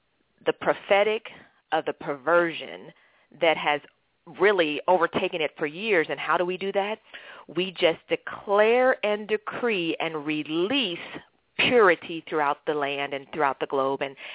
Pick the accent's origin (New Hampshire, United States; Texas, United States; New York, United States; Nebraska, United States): Nebraska, United States; Omaha; I grew up in Omaha, Nebraska. I always joke and say, folks, there are black people in Omaha, Nebraska, just like there are black people in Tulsa, Oklahoma. And so that's where I grew up